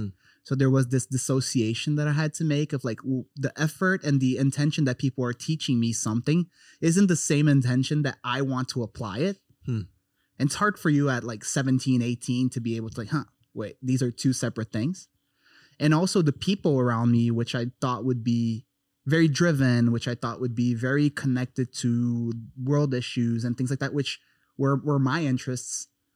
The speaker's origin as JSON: {"language": "English", "country": "Brazil", "tie": "born or raised there", "also_born_or_lived": "United States", "second_language": "English", "said": "First, I mean, I am born and raised in Brazil. I had 2 years that I lived in the U.S. when I was younger, moved here with my family."}